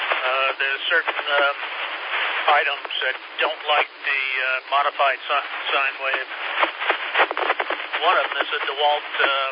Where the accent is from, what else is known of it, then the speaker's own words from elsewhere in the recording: New Jersey, United States; also born or lived in Staten Island; Very long time ago, 40, 50 years ago, I was from New Jersey and was born on Staten Island.